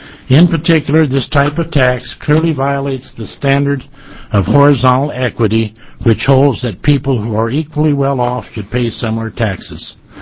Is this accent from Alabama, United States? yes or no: no; Ashland, Oregon, United States; I'm a realtor from Ashland, Oregon. I've been in the real estate business for 30 years.